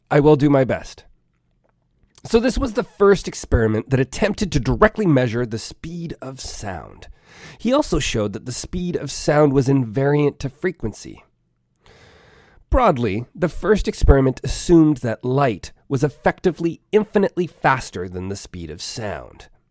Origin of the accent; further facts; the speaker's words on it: Canada; I am Canadian